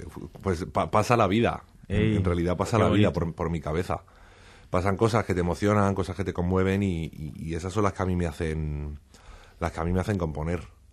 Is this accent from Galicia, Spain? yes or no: no; Madrid, Community of Madrid, Spain; yo soy de Aluche, yo soy de Madrid, pura cepa